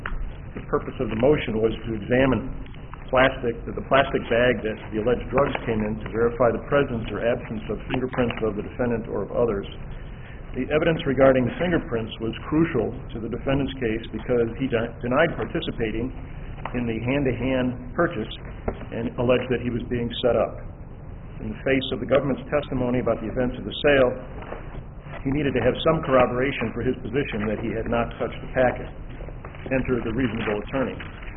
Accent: Fort Wayne, Indiana, United States; court-appointed attorney for Mr. King, and I'm from Fort Wayne, Indiana.

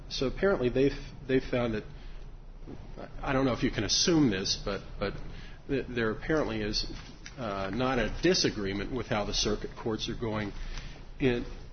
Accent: Charleston, West Virginia, United States; Oh, by the way, I'm from Charleston, West Virginia.

